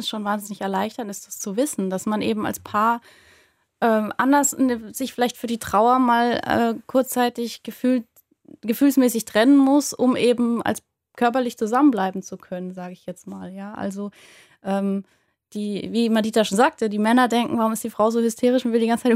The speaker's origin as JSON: {"language": "German", "region": "Hamburg", "country": "Germany", "said": "also wir kommen ja aus Hamburg"}